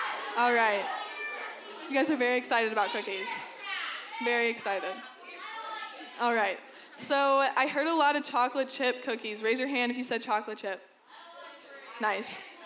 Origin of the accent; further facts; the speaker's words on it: the South, United States; So growing up in the South, it's pretty likely that you're going to find a church on just about every street.